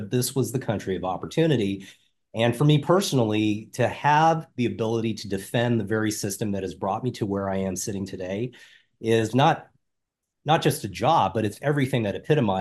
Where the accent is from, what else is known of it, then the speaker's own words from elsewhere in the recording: Las Vegas, Nevada, United States; I grew up in Las Vegas, Nevada, of all places.